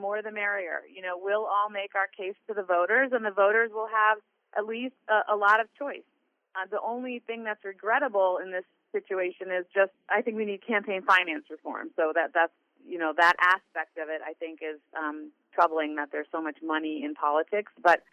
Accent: Chappaqua, New York, United States; although I grew up in Chappaqua, New York, I mentioned before my parents are immigrants.

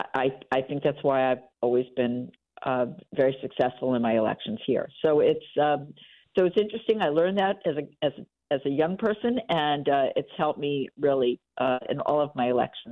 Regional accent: Brooklyn, New York, United States; now in Westchester County, United States; So I grew up in Brooklyn, New York, originally from the city, and moved to Westchester County when I got married.

